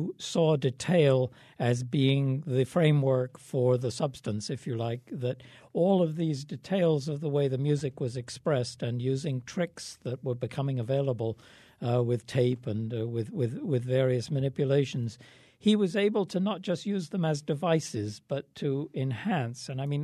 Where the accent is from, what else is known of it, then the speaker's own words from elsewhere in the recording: England, United Kingdom; I grew up in England at the time